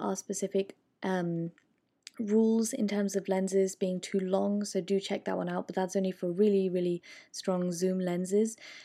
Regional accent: United Kingdom; moved away; Obviously, I'm British, so I've been out of the country for a while

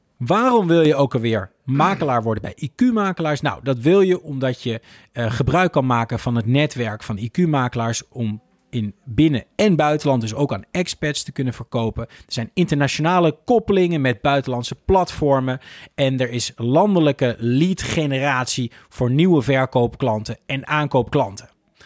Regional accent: Diepenheim, Overijssel, Netherlands; De voormalige gemeente Diepenheim, waar ik ben opgegroeid, is inmiddels opgegaan.

